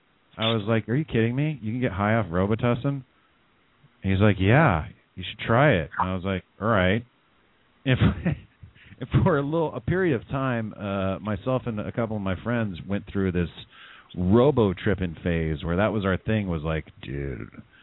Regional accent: California, United States; I grew up in California, where we have conventional drugs here.

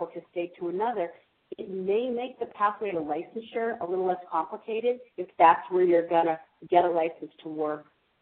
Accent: New Hampshire, United States; or my license to drive a car, was going to be the state of New Hampshire, because that's my home state.

